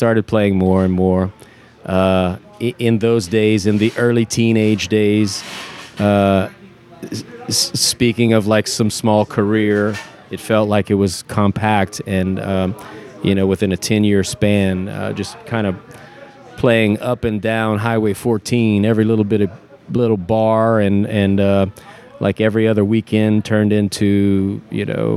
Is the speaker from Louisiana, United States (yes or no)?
yes; Lafayette, Louisiana, United States; Well, growing up in Lafayette, I mean, we heard all the New Orleans music as well.